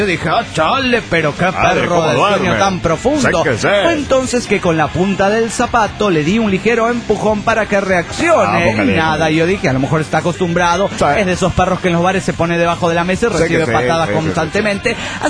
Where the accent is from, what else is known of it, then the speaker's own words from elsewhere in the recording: Morelia, Michoacán, Mexico; de Morelia, Michoacán.